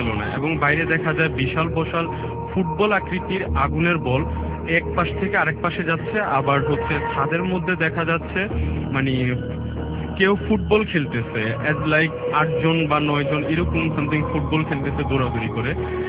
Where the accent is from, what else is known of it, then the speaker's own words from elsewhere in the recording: Comilla, Chittagong Division, Bangladesh; আমার গ্রামের বাড়ি কুমিল্লায়